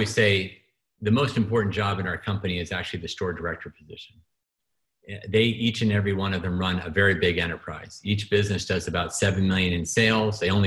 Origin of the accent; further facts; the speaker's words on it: New England, United States; I mean, I grew up in New England, and they always had this philosophy to buy, you know, draft the best available athlete.